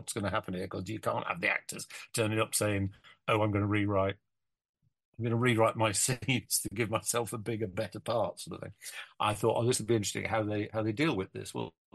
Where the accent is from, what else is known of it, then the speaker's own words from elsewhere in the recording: Doncaster, Yorkshire and the Humber, United Kingdom; born there; I think the only thing Diana found out about me at all was that I was born in Doncaster.